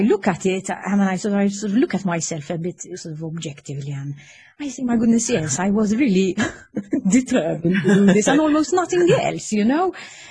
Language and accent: English; St. Julian's, Malta; we were four children, grew up in St. Julian's in this house with a garden.